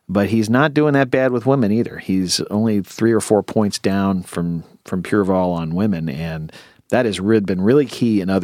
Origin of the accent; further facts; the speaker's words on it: West Chester, Ohio, United States; I grew up in Westchester, right across the Butler Warren Road from mm-hmm. Mason